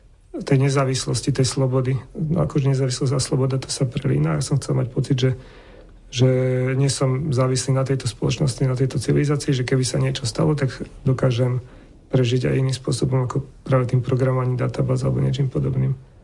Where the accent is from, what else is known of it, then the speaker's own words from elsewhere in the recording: Prievidza, Trenčín Region, Slovakia; also born or lived in Bratislava; Ja som sa narodil a vyrastal v Prievidzi, potom som študoval v Bratislave 5 rokov